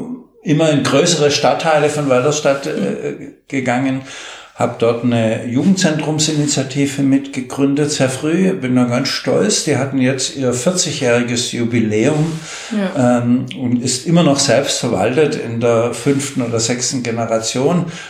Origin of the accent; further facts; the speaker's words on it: Stuttgart, Baden-Württemberg, Germany; komme aus Stuttgart, bin Bundestagsabgeordneter